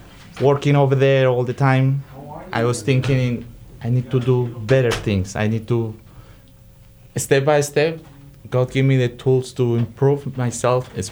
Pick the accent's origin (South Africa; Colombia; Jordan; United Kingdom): Colombia; English is a second language; now in United States; I came here 8 years ago. I didn't speak any English. I didn't know nobody. I'm from New York, but I grew up outside of another country, you know, Colombia.